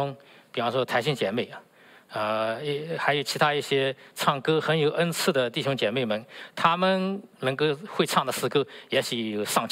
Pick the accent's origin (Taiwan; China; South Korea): China; 那我们中国人也不该落后的啊！我们中国有一位基督徒叫小敏